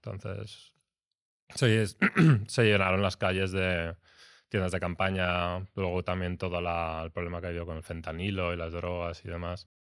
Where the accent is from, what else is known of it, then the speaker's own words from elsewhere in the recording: Valencian Community, Spain; Yo hago paellas. Como buen valenciano.